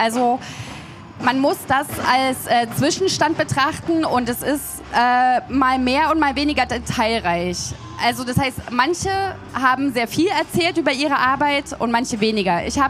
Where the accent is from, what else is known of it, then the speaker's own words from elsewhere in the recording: Leipzig, Saxony, Germany; Ich komme aus Leipzig